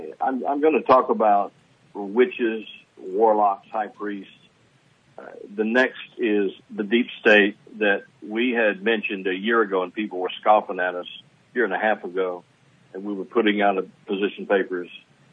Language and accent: English; Louisiana, United States; On the show, being Cajun, I know what white papers are.